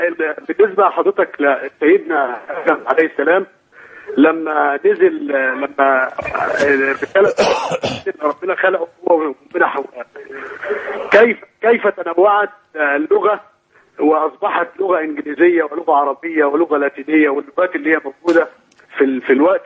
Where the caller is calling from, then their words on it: Mansoura, Dakahlia, Egypt; احنا من المنصورة من عند حضرتك.